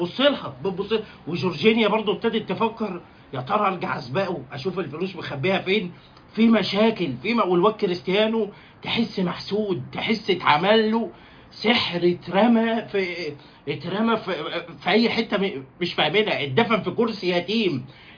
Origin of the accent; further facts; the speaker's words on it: Morocco; يعني انا مغربي وانا عربي وافريقي،